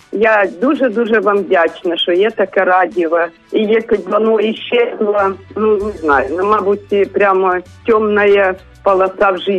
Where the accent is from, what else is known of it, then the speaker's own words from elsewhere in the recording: Kyiv, Ukraine; Доброго дня, я з Києва